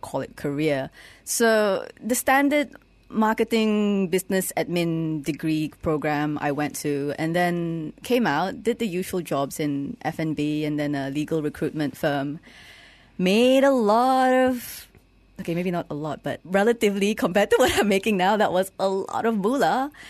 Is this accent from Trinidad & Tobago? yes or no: no; Ipoh, Perak, Malaysia; moved away as an adult; now in Kuala Lumpur, Malaysia; Yes, I'm from Ipoh originally, but since I was 18, I've been in KL.